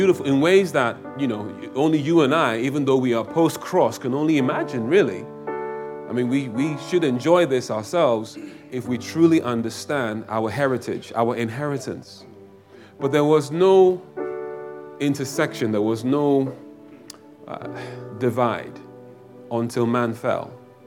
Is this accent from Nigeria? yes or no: yes; Nigeria; Growing up in Nigeria, right?